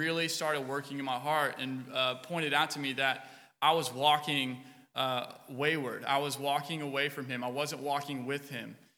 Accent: Georgia, United States; also born or lived in Florida; now in Texas, United States; I'm actually from Georgia. I was born in Florida, was raised in Georgia, and somehow turned out to be a Tennessee fan.

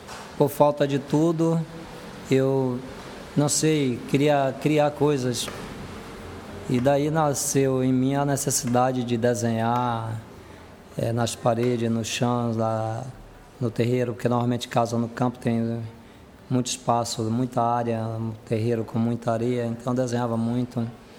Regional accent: Conceição da Feira, Bahia, Brazil; Eu nasci em Conceição de Feira, município de Conceição de Feira, na Fazenda Pedra, a 6 quilômetros da cidade.

